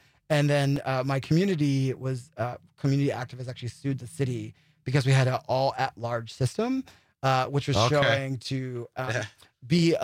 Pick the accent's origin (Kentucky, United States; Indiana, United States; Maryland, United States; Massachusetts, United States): Massachusetts, United States; Springfield; How I got here is connected to my hometown. So I'm from Springfield, Massachusetts, home of Dr. Seuss.